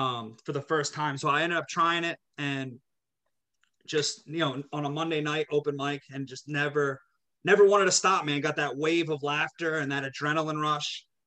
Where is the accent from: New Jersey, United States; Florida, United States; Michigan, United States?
New Jersey, United States; So I grew up in South Jersey, a suburb of Philadelphia, went to college, right out of high school, 18 years old, into New York, Staten Island at Wagner College.